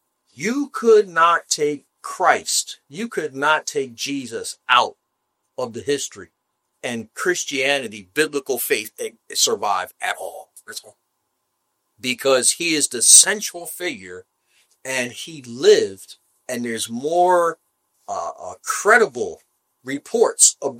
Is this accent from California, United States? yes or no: no; Philadelphia, Pennsylvania, United States; I grew up in Philadelphia, and as a kid, we went to where they signed a Declaration of Independence.